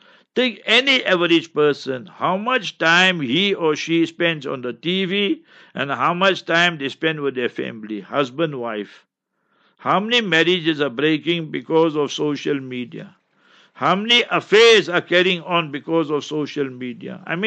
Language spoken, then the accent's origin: English; South Africa; I don't know if you'll know all these things, because I grew up in African township.